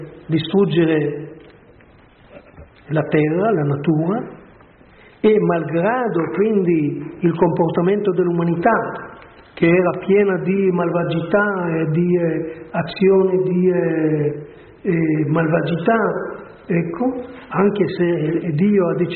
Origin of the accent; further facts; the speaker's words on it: Florence, Tuscany, Italy; Io vengo da Firenze, voi sapete tutti che a Firenze c'è stato un giusto